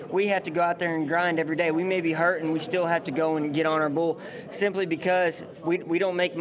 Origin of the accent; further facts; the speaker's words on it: Grand Coulee, Washington, United States; now in North Carolina, United States; I'm originally from Grand Coulee, Washington. I now live in North Carolina.